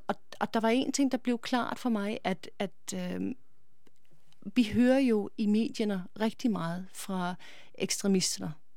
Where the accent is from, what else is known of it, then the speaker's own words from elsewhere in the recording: Connecticut, United States; also born or lived in New York; Altså, jeg voksede op hovedsageligt på Østkysten i New York og Connecticut.